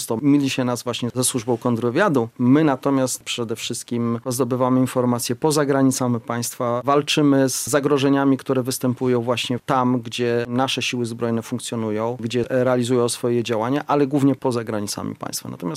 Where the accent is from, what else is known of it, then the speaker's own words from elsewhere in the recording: Białystok, Podlaskie Voivodeship, Poland; tu jest mój region, stąd pochodzę, z Białegostoku i tu się wychowałem. Czuję się związany emocjonalnie z tym obszarem, chociaż już nie mieszkam, natomiast pracuję tutaj, wykładam na uniwersytecie i czuję się właśnie związany z Podlasiem, szczególnie z Białymstokiem.